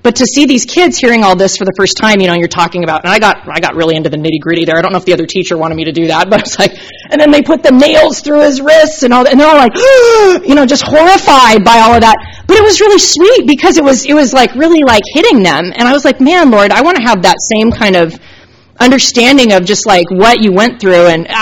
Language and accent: English; Washington, United States; Okay, I grew up in Washington. It's a little different up there. We didn't go to the mall.